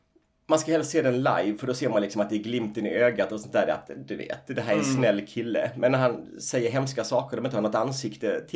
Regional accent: Gullbrandstorp, Halland County, Sweden; Väldigt småstads, i Gullbrandstorp där jag växte upp. Ah. Utanför Halmstad.

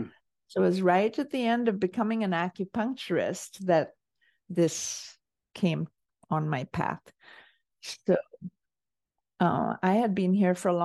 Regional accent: India; moved away; growing up in India

